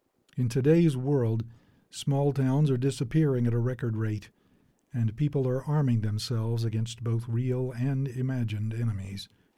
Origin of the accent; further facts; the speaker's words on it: the South, United States; They were the foundations of life in the small towns I knew as a boy, even though I grew up outside Minnesota. In those small southern towns